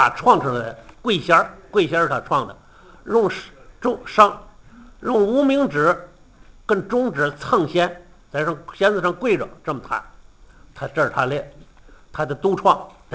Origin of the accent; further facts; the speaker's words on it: Jinghai, Tianjin, China; 我老家静海县老家静海县，在老家农村的时候呢，没有这个京东大鼓。